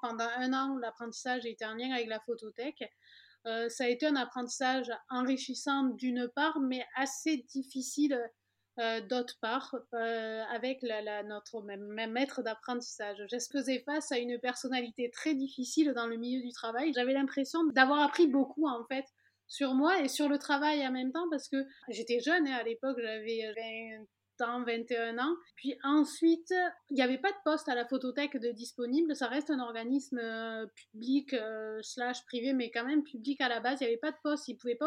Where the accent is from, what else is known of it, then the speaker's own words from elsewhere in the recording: Occitanie, France; Je suis originaire donc de la Lozère.